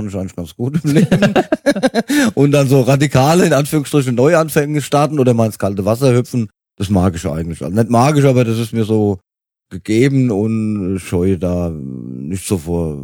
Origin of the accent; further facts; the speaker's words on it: Linsengericht, Hesse, Germany; Ich komme aus der Gemeinde Linsengericht, das ist bei Gelnhausen.